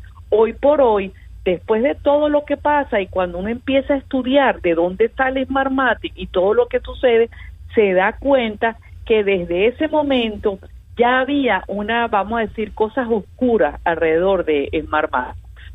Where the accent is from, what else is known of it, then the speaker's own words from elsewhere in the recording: Venezuela; nosotros no somos una isla, nosotros no somos los cubanos.